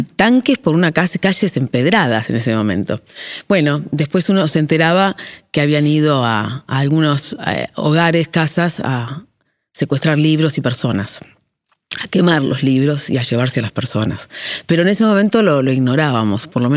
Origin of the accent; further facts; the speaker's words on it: Remedios de Escalada, Buenos Aires Province, Argentina; also born or lived in Lanús / Lomas de Zamora; yo nací en Lanús Este, en el Hospital Evita. Viví muchos años en Remedios de Escalada, después nos mudamos a Lomas de Zamora.